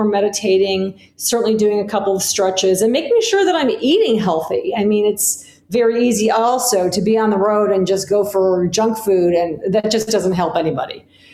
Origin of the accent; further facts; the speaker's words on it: Chicago, Illinois, United States; I'm actually here in Chicago today visiting my family, which is really wonderful. Yes, my hometown, Chicago.